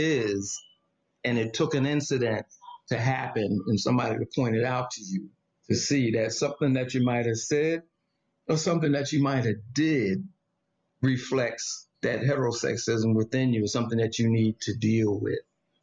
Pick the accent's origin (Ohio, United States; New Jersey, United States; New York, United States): New York, United States; So I take the subway. I'm a New Yorker. So, you know, I'm in New York.